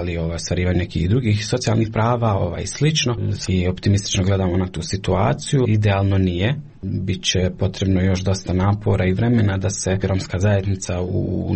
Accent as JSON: {"language": "Bosnian", "town": "Kakanj", "region": "Zenica-Doboj Canton", "country": "Bosnia & Herzegovina", "said": "dolazim iz Kaknje"}